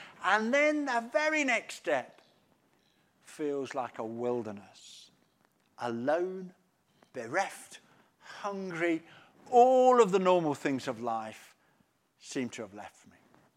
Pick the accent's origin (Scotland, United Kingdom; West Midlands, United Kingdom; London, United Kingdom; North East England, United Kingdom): West Midlands, United Kingdom; Sutton Coldfield; I was brought up in Sutton Coldfield, in just north of Birmingham.